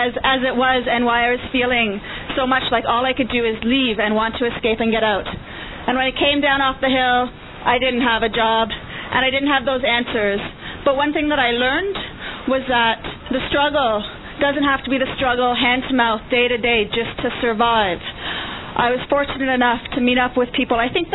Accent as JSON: {"language": "English", "town": "Guelph", "region": "Ontario", "country": "Canada", "tie": "born or raised there", "said": "Because I grew up in Guelph"}